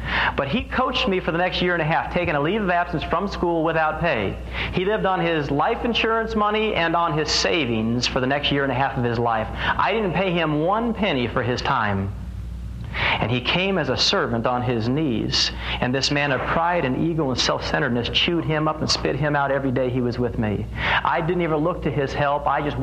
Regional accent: Los Angeles, California, United States; I was preparing for the 84 Olympic Games in my hometown, Los Angeles.

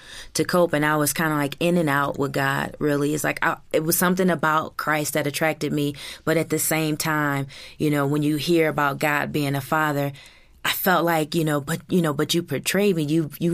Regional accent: Michigan, United States; I'm from Michigan.

